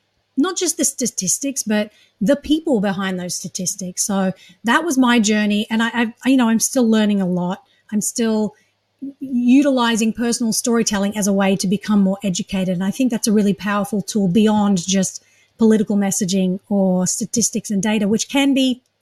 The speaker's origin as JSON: {"language": "English", "country": "Australia", "tie": "born or raised there", "moved": "yes", "lives_now": "United States", "said": "I did come from a conservative evangelical background. I was raised in Australia, hence the accent."}